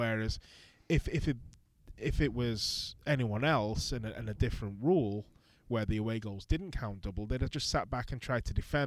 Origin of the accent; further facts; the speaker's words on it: England, United Kingdom; I'm English. I say it quite a bit.